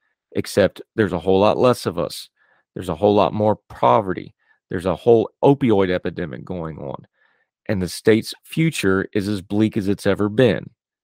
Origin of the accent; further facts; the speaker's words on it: West Virginia, United States; You know very obviously that I'm from West Virginia. I'm proud to be from West Virginia. I love the state of West Virginia, but my beloved home state has problems